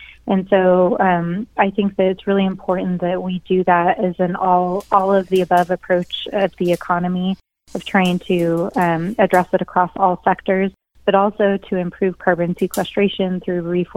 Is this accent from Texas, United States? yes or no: no; New Mexico, United States; And I was born and raised right here in New Mexico.